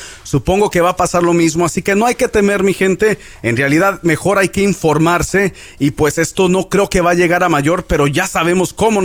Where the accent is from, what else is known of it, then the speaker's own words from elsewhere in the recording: San Luis Potosí, Mexico; now in United States; de San Luis Potosí, con mucho orgullo, pero más que nada somos latinos aquí en los Estados Unidos